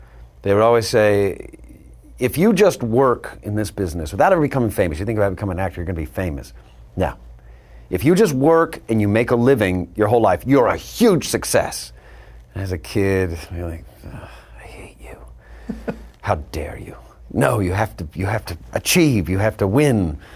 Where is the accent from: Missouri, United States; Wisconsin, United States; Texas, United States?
Texas, United States; I grew up in Texas.